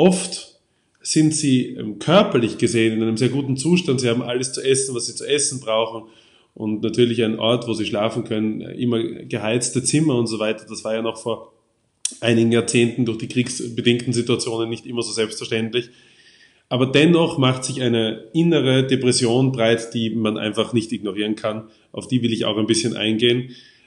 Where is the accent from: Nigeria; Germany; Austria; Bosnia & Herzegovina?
Austria; first language German; mein Heimatland Österreich oder meinen Kontinent Europa und natürlich den gesamten deutschen Sprachraum. Und andererseits, da ja Deutsch auch meine Muttersprache ist